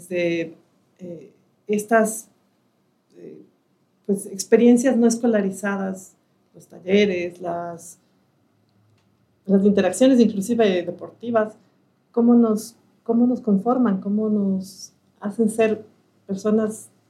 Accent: Ecuador; now in Mexico; porque yo no soy de acá.

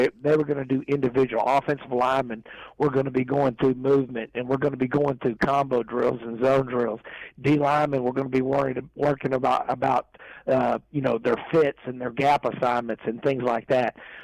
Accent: Plano, Texas, United States; also born or lived in Odessa; me and my brother, we are originally from Odessa, and have a lot of family from Odessa, from the Permian Basin area, you know, and pretty much grew up in that thing, you know, going back and forth between Plano, moving to Plano when I was one

